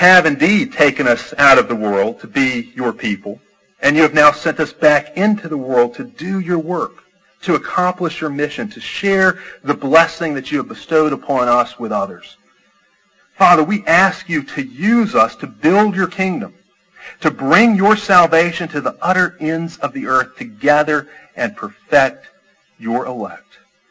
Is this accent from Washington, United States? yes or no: no; Chicago, Illinois, United States; I spent a good part of my childhood growing up in Chicago. My parents, both native Alabamians, like to say that we were prisoners of war held captive up there.